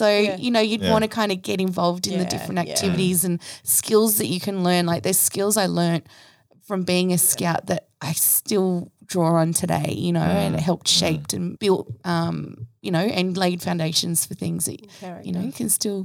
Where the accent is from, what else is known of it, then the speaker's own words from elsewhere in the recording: Sutherland Shire, New South Wales, Australia; also born or lived in Wollongong; But my family are all from Sutherland Shire originally. So, you know, even though I was born in the Gong, Mum and I came back up quite when I was quite young. Yeah. So grew up predominantly in the Sutherland Shire